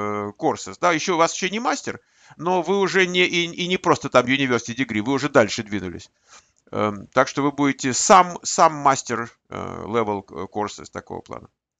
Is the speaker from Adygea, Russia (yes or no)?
no; Moscow, Russia; born there; Я гражданин Армении. Говорит, вот армянин. Я говорю, что я армянин? Вот, пожалуйста, армянин. Но родился в Москве.